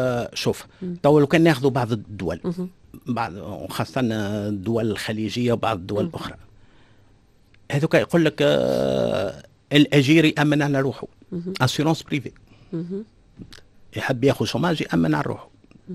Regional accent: Tunisia; هذه مشكله كبيره عندنا في تونس

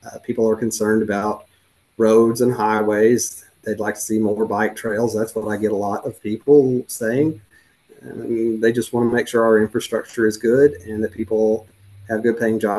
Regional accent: Kentucky, United States; And I grew up in Western Kentucky originally in Graves County, about 9 miles from where the tornado struck the courthouse.

